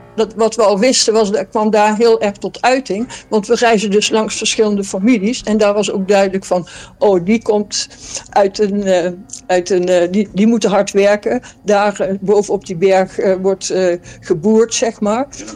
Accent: Oeffelt, North Brabant, Netherlands; born there; ik ben geboren in Oefeld, dat is ook een klein dorp in die buurt.

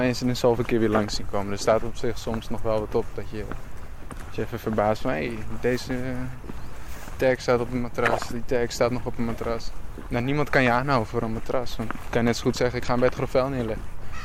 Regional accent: Amsterdam, North Holland, Netherlands; born or raised there

